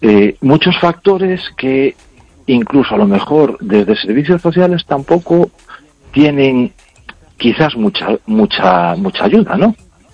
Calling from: Ourense, Galicia, Spain; de Orense.

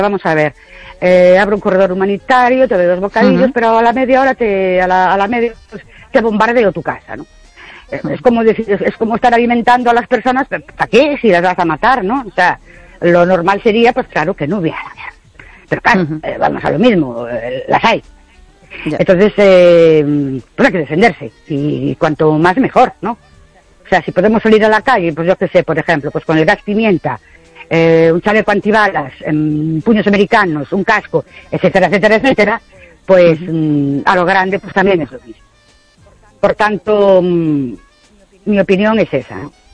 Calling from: Ourense, Galicia, Spain; de Ourense.

